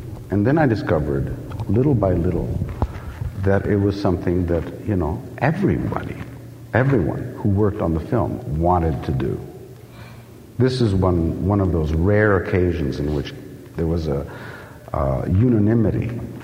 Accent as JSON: {"language": "English", "country": "Italy", "tie": "born or raised there", "said": "I was brought up in Italy where there's no big problem about any of this, you know."}